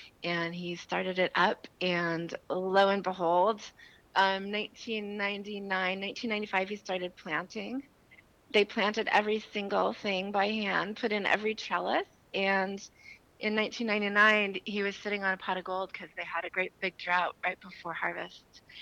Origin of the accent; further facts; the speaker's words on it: Colorado, United States; So I was raised in Colorado by two deep Southerners. And then my father and mother moved back to the South to save this family farm.